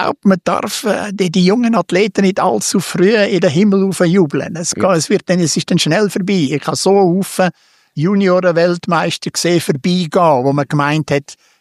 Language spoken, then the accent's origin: German; Switzerland; ich bin Schweizer Meister geworden, in dem Moment, wo wir Schweizer die Besten auf der Welt gewesen sind.